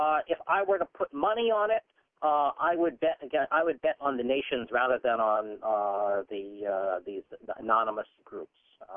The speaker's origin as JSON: {"language": "English", "country": "United States", "said": "I'm as an American, I believe that as a point of ideology"}